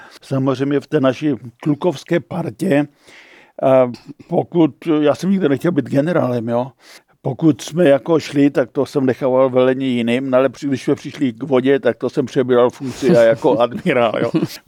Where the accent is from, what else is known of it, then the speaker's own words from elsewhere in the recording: Bohumín, Moravian-Silesian Region, Czechia; Já pocházím z Bohumína, no a to je v podstatě nejnižší místo v republice a voda je tam všude. Za mého mládí ve městě přímo v tom centru byly rybníky.